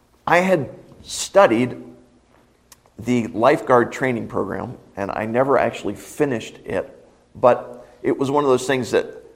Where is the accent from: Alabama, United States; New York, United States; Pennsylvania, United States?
Pennsylvania, United States; Philadelphia; I grew up out in Philadelphia, and the place that I grew up, we were about an hour and a half from the shore in New Jersey.